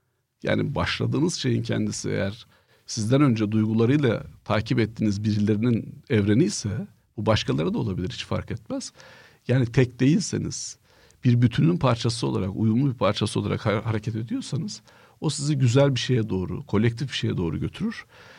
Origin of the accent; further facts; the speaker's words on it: Erzincan, Turkey; Ben Erzincan'da büyüdüm. Erzincan'da kışlar çok soğuk.